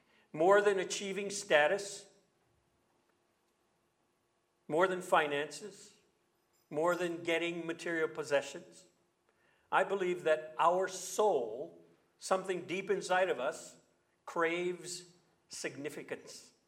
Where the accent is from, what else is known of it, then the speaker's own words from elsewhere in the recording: Louisiana, United States; Midori and I returned to my home state of Louisiana with our sons and her mother.